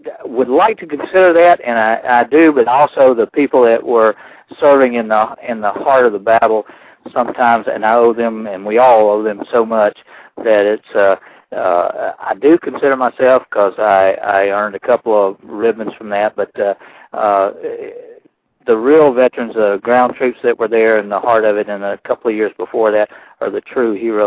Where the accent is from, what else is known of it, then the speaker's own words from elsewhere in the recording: Rome, Georgia, United States; I was born and raised here in North Georgia, in Rome, Georgia, and went through the public schools here